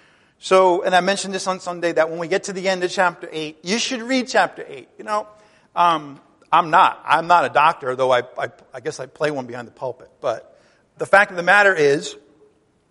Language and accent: English; Ireland; Now, I'm Irish, so that's sort of, that's built into the Irish psyche, I have to let you know.